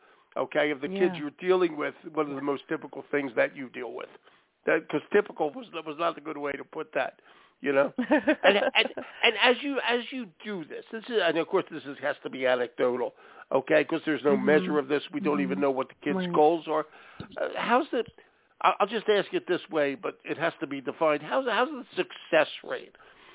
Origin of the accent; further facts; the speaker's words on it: Philadelphia, Pennsylvania, United States; now in Maine, United States; we live in Maine now, but we're both from Philly. Me and my wife are both from Philly